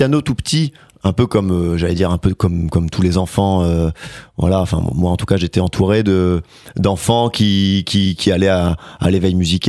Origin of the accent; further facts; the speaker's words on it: Hauts-de-France, France; on est du Nord, donc on est un peu chauvin là-haut. En tout cas, on aime bien d'où on vient, on est ch'ti, quoi. Et on le revendique.